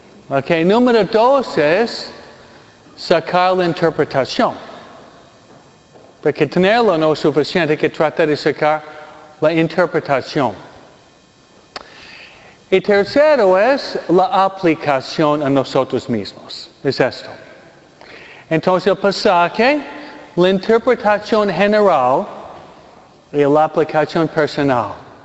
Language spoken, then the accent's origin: Spanish; Detroit, Michigan, United States; born there; Porque yo nací, no en Michoacán, yo nací en Michigan. Detroit, la ciudad de los autos, ¿ok?